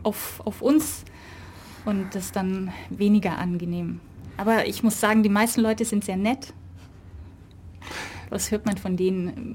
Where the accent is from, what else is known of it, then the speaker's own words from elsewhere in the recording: Ulm, Baden-Württemberg, Germany; born there; Ich komme aus Ulm, gebürtig.